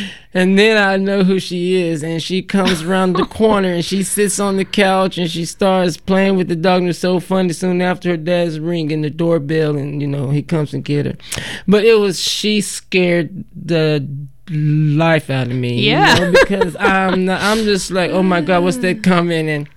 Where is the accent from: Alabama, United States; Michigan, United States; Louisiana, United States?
Alabama, United States; accent: Southern; now in Oregon, United States; You know, I'm from Alabama. I'm a country boy, as if you can't tell from that accent. But, you know, I grew up in the river, walking through the river, swimming in the river, fishing in the river, you name it, I did it in the river.